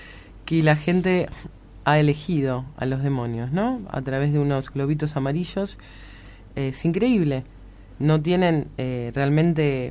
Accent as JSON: {"language": "Spanish", "country": "Argentina", "said": "nosotros como argentinos somos todos tontos"}